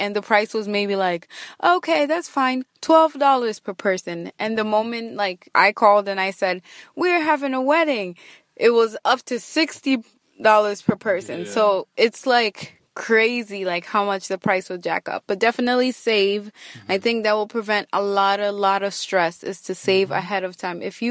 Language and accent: English; Kenya; So, as you guys know, I'm Kenyan, and Kennedy is Kenyan too, but he was born in America. I was born in Africa.